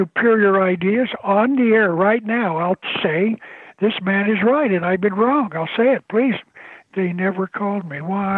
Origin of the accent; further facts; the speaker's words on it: Arizona, United States; now in California, United States; I need to know more about California politics because I'm from Arizona.